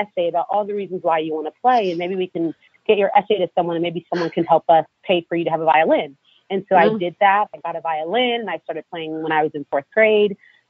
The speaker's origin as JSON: {"language": "English", "town": "Kenosha", "region": "Wisconsin", "country": "United States", "tie": "born or raised there", "said": "the house that I grew up in Kenosha, I went to the public schools in our hometown"}